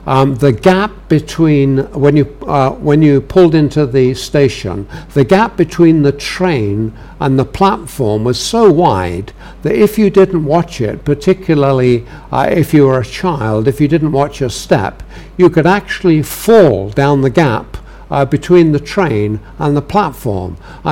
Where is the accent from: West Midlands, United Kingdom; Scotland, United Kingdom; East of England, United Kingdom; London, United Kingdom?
London, United Kingdom; I'm a Londoner, and we grew up not having a car, and I basically lived on the London Underground.